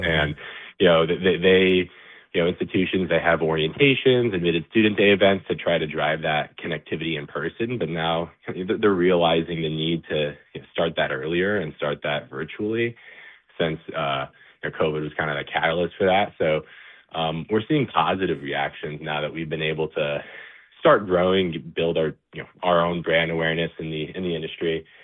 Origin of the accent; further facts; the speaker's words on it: Michigan, United States; being born and raised in Michigan, just really felt kind of inspired to stay in the state.